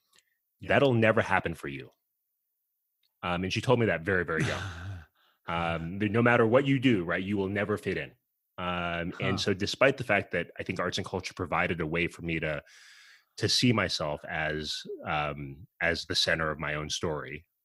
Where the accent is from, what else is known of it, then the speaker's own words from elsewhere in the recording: San Francisco, California, United States; I mean, I grew up in San Francisco